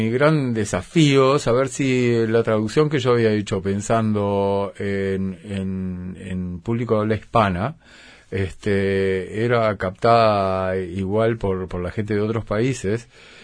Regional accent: Uruguay; accent: Rioplatense; los giros y las cosas de repente son rioplatenses porque, bueno, porque yo soy de Río de la Plata, pero saqué los uruguayismos

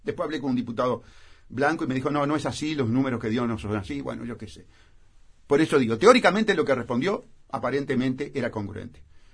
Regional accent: Castile and León, Spain; la vi hacer porque soy de Sayago, vi poner los ladrillos de...

